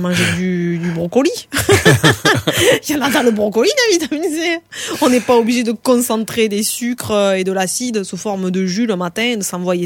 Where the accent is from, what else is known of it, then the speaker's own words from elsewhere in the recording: Grand Est, France; accent: Alsatian; C'est mon accent qui m'a trahi.